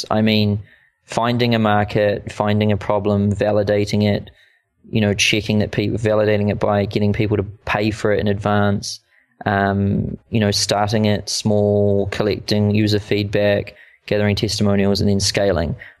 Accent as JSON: {"language": "English", "region": "Auckland", "country": "New Zealand", "tie": "born or raised there", "said": "a co-working space in Auckland in New Zealand, which is my hometown."}